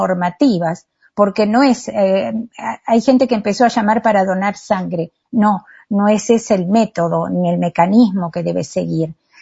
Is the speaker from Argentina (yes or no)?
yes; Rosario, Santa Fe, Argentina; also born or lived in Mataderos, Buenos Aires; primero soy rosarina, pero viví en Mataderos hasta que me vine.